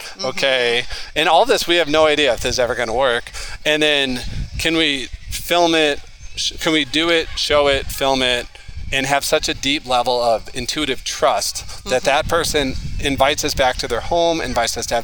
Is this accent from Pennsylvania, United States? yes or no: no; St. Louis, Missouri, United States; now in Coeur d'Alene, United States; And I'm from St. Louis, so blues, jazz, that's what we want.